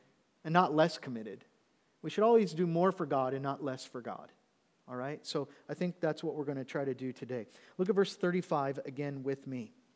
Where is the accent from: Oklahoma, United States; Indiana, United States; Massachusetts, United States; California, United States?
Oklahoma, United States; I was born and raised in Oklahoma, and so my family is all there.